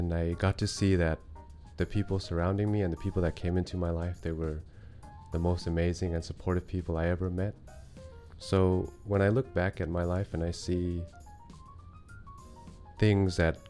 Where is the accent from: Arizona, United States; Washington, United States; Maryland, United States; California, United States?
California, United States; So growing up in California, you think that you have to, I'm not far from LA, so you think you have to become famous to have a positive impact on the world